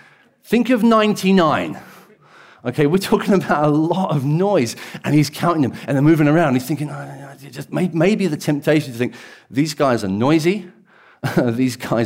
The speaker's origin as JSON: {"language": "English", "town": "Brighton", "region": "South East England", "country": "United Kingdom", "tie": "born or raised there", "said": "I was born and raised in Brighton."}